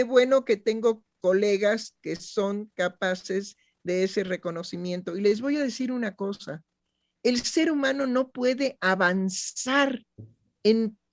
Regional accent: Mexico; Bueno, en fin, pero somos mexicanos.

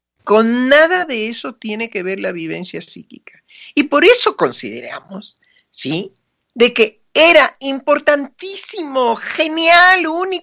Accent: Mexico; no cabe duda que somos mexicanos. Ahí está el diminutivo

